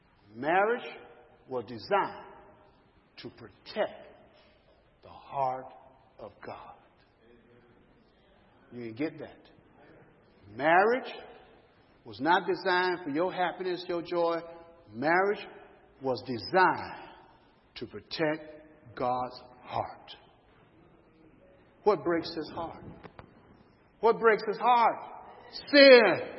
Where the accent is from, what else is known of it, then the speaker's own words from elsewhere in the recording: Chicago, Illinois, United States; I grew up in Chicago, there in the inner cities